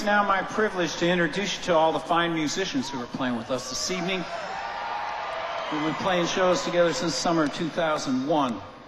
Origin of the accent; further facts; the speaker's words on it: Detroit, Michigan, United States; Yes, I'm from Detroit, Michigan, where mother is half a word.